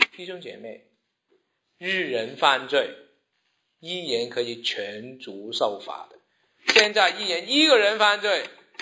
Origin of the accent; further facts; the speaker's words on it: Hong Kong; moved away as an adult; 以前当我们移民或是当我们来读书的时间，你知道我们香港人需要做什么事情？